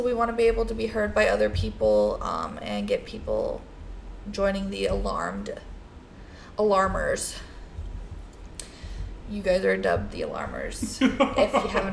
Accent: Wyoming, United States; I mean, I mentioned last episode, I'm from Wyoming.

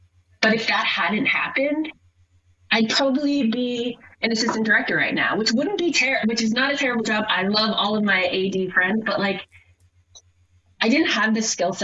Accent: Long Beach, California, United States; also born or lived in Hawaii; Well, I grew up in Long Beach, actually.

